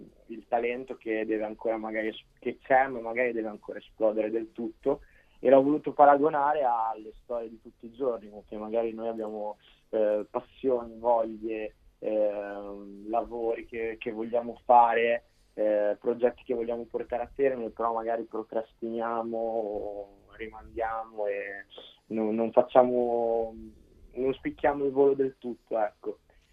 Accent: Emilia-Romagna, Italy; No, io sono romagnolo, però sempre tifato Roma.

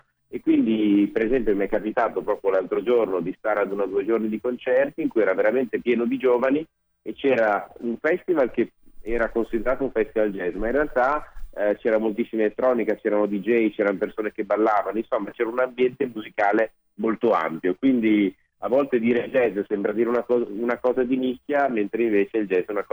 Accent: Piedmont, Italy; un po' perché sono piemontese

